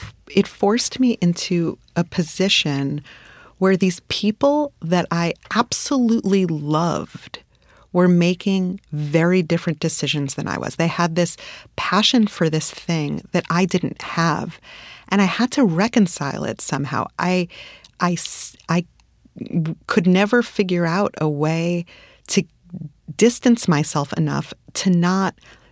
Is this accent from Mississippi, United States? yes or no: no; Brooklyn, New York, United States; So I didn't grow up like this. I grew up in Brooklyn.